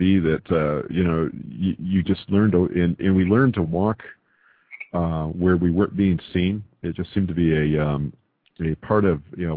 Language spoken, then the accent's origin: English; California, United States; It's funny because I grew up in the Sierra Nevadas, and our family would spend weekends out in the bush.